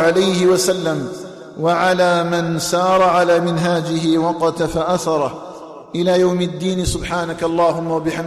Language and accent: Arabic; Algeria; اللهم اجعل بلدنا الجزائر آمنا مطمئنا